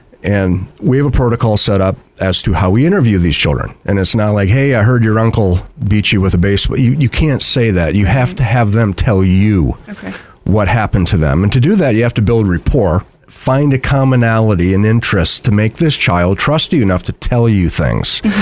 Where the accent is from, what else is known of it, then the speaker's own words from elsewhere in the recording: Michigan, United States; moved away as an adult; I'm from Michigan. I moved out here in 2006 and became a police officer, still a police officer.